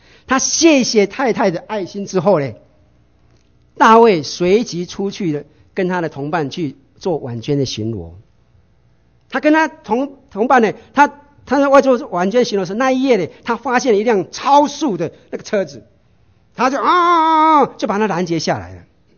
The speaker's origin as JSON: {"language": "Chinese", "country": "China", "said": "她尽力的像我们中国人一样东省西省"}